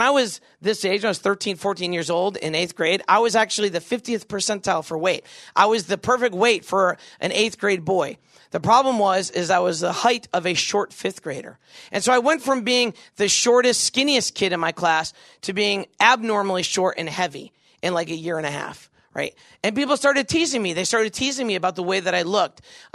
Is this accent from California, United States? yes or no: no; Virginia, United States; I grew up in Northern Virginia, first grade to ninth grade there.